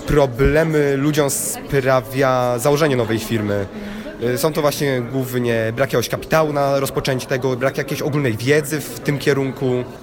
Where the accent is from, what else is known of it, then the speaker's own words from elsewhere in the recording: Łódź Voivodeship, Poland; pochodzę z Konstantynowskiego.